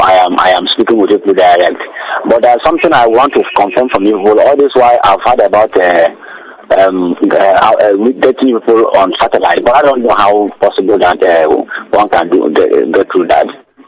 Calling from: Obiago, Enugu State, Nigeria; I'm calling from Obiago in Enugu State.

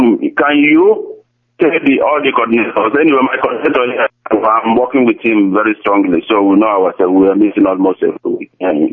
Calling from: Nigeria; I'm calling from Germany, Stuttgart

